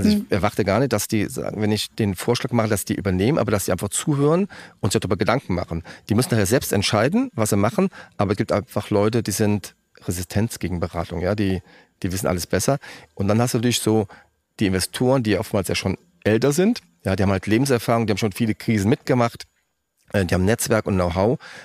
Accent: Vallendar, Rhineland-Palatinate, Germany; Ich komme aus Fallen da, kleiner Ort, und da ist die Wissenschaftliche Hochschule für Unternehmensführung.

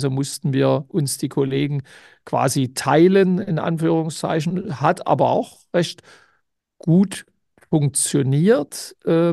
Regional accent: Halle, Saxony-Anhalt, Germany; born there; noch in Halle an der Saale, also so meine Geburtsstadt, 35 Kilometer von Leipzig

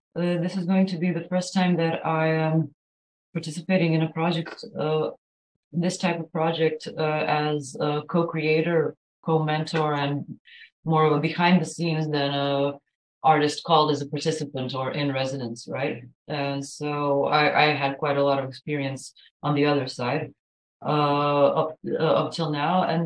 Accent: Croatia; So in the last few years, I kind of introduced myself as a recording and performing artist from Croatia.

